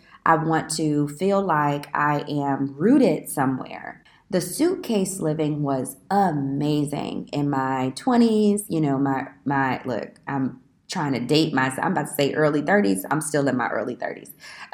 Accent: Alton, Illinois, United States; I'm from Alton, Illinois. So even going back to Alton, I'm thinking, wow, it's been years since you've actually lived home.

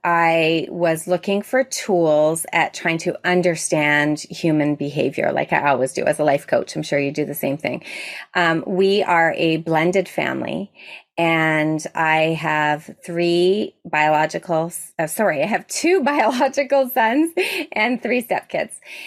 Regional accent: Toronto, Ontario, Canada; I'm from Toronto, Ontario, Canada.

